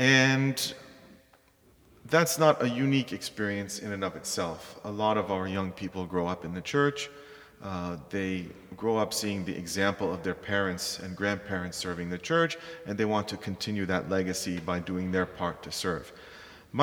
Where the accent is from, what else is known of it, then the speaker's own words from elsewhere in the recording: United States; So I grew up in American schools, in the communities, in the neighborhood, speaking English.